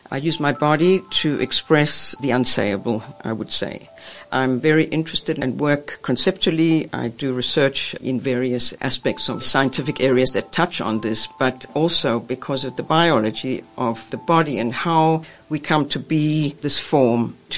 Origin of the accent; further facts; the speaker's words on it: South Africa; growing up in the High Veld in South Africa on a farm, and the expanses of nature around me were very present and constantly consuming.